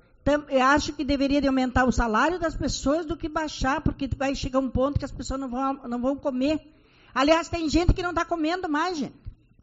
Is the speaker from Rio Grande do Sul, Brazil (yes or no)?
yes; Uruguaiana, Rio Grande do Sul, Brazil; Eu vou falar Uruguaiana porque nós somos de Uruguaiana.